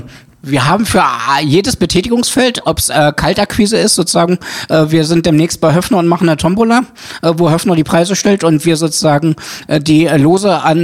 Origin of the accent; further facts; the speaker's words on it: Magdeburg, Saxony-Anhalt, Germany; in Magdeburg geboren, bis auf eine kurze Unterbrechung auch immer in Magdeburg gelebt. Und mir liegt meine Heimatstadt, unsere Landeshauptstadt, sehr am Herzen.